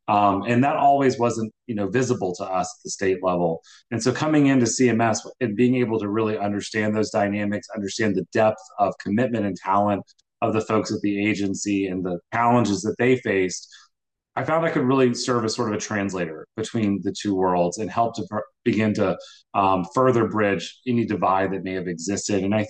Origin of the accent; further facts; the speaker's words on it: Louisiana, United States; I am from Louisiana originally. I was born and raised there, went to school there